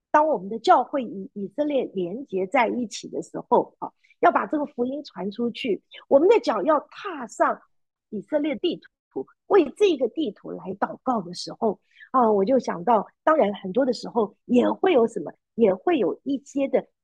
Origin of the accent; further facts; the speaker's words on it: China; now in United States; 我们跟他们说我们是中国人，我们现在住在美国